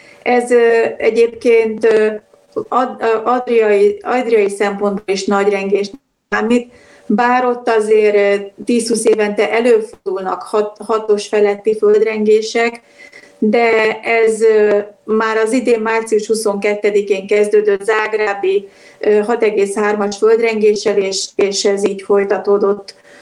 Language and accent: Hungarian; Budapest, Hungary; de budapesti vagyok